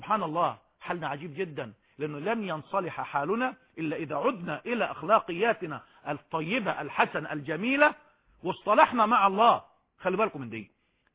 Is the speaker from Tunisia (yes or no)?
no; Egypt